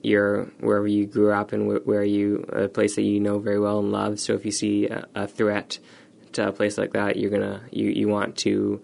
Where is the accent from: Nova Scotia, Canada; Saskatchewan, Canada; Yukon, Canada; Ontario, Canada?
Yukon, Canada; Growing up in the Yukon, you can probably maybe more aware of that.